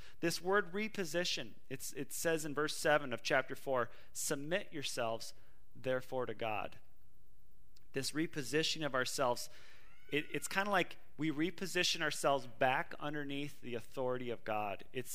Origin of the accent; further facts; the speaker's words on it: Minnesota, United States; when I grew up in Minnesota, we didn't talk about Lewis and Clark